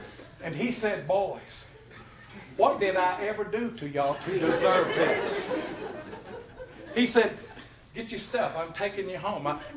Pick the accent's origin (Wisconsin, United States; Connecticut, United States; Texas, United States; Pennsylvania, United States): Texas, United States; Lubbock; When I was a young boy, I was born and raised in Lubbock, Texas.